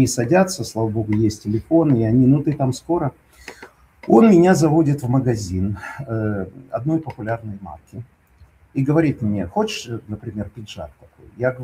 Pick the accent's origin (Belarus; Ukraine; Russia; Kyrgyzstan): Ukraine; Потому что, ну, я с Украины и так далее.